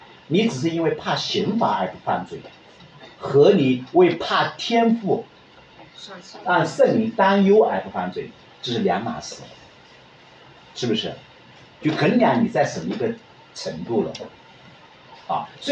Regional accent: China; 当然我们这个我们中国人跟爱跟约没有多大，没根本打不到边。

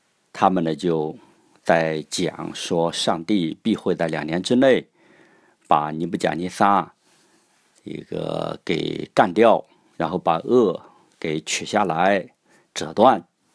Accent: China; 因此我们中国人也常说 这个苏武牧羊，然后拒绝与当地的人通婚，然后也保持高贵的气节。

